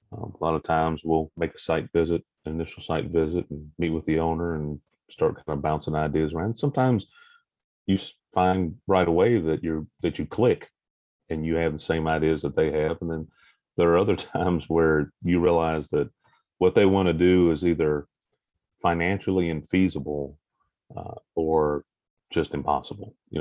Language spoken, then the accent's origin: English; Indiana, United States; You know, I grew up in Indiana, so I'm still waiting